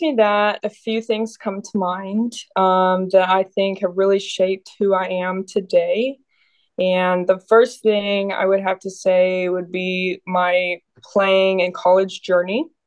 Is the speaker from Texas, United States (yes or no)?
yes; Keller, Texas, United States; I grew up in Keller, Texas. I am a middle child.